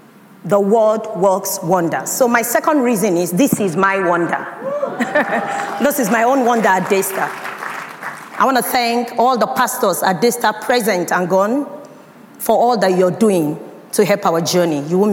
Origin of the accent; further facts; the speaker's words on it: Pandogari, Niger State, Nigeria; I was born in Zaria, in the northern part of Nigeria. But I grew up in Niger State, in Pandogari.